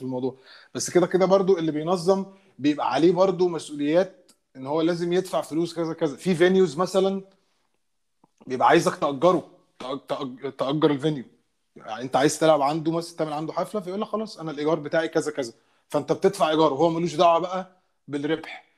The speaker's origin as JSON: {"language": "Arabic", "country": "Egypt", "said": "ان احنا كمصريين عندنا الابيليتي ان احنا نعمل ستاند اب كوميدي"}